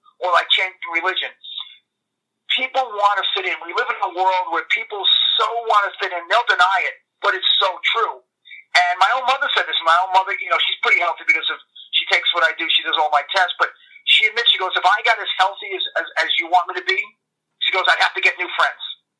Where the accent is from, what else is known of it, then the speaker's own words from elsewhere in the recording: New York, United States; accent: New York; I guess my New York accent, I could be a little harsh.